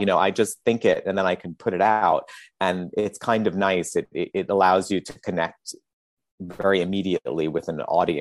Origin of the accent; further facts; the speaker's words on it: Queens, New York, United States; But when I grew up in Queens, you know, the family next door and the woman who lived next door, Irene, was the closest person in my life next to my parents to me for 40 years